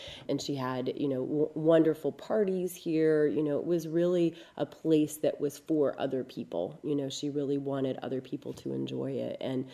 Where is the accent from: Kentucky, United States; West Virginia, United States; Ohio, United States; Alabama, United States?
Ohio, United States; But if you're from Minnesota, or like I am from Ohio, it's pretty amazing.